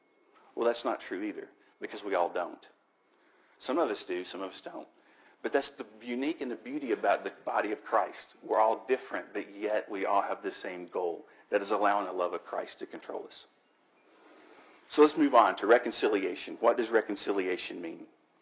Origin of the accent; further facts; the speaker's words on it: United States; You know, I'm an American, and I understand the fear